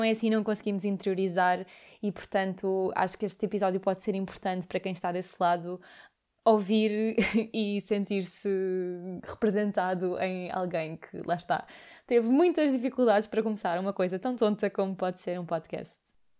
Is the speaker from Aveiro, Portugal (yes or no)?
no; Lisbon, Portugal; tenho 26 anos, nasci e cresci em Lisboa e estudei medicina, portanto sou médica.